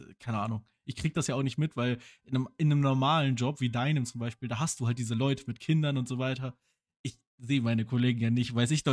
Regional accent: Germany; So als Deutscher ist es irgendwie immer so, man sagt, hey, hier, ich arbeite viel, ich bin cool.

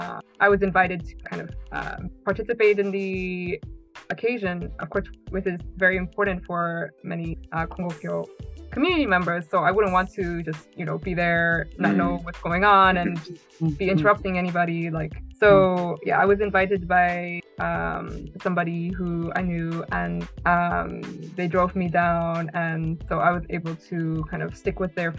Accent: United States; to me, perhaps because I'm American, it was kind of a little more nerve-wracking.

